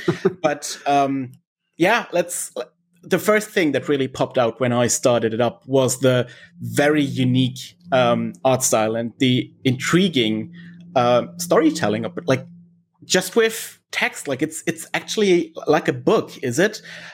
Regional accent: Germany; I'm from Germany, as you have heard, and today's game is also from Germany.

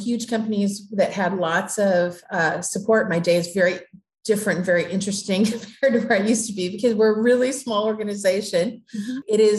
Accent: Ord, Nebraska, United States; I'm from Ord, Nebraska originally. Grew up on the edge of the sand hills

